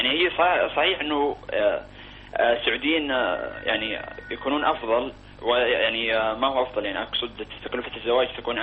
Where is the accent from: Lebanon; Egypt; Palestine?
Palestine; يعني أنا كفلسطيني أتكلم برضو